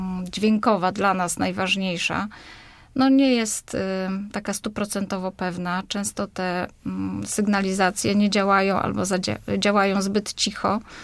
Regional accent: Poznań, Greater Poland Voivodeship, Poland; My tutaj poznaniacy jeszcze ten dworzec jakoś może lepiej znamy

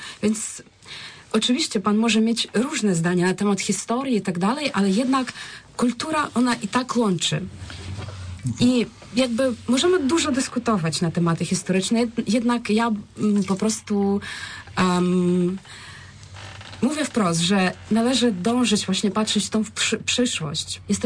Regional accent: Ukraine; Polish is a second language; also born or lived in Poznań; Ja właśnie przyjechałam teraz z Ukrainy, ale jestem też Ukrainką i w Poznaniu kiedyś mieszkałam przez rok, studiowałam język polski

